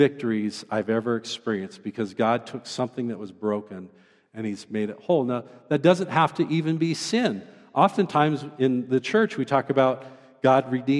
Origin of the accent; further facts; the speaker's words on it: Oregon, United States; Now, when I was younger, I grew up in Oregon, and if you've ever been to Oregon